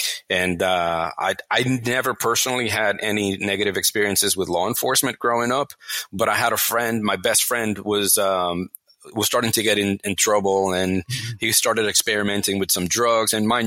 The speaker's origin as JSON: {"language": "English", "country": "Puerto Rico", "said": "I'm from Puerto Rico. I did a whole series on Puerto Rican terrorist groups back in the 70s and 80s."}